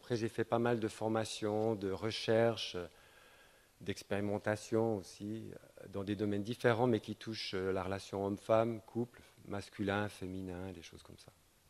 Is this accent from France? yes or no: no; Switzerland; born there; Je suis british au départ, mes deux parents sont anglais et je suis né en Suisse. Alors je suis suisse plus ou moins, mais les Suisses ne donnent pas la nationalité, donc en fait je suis un vrai anglais, j'ai encore le passeport.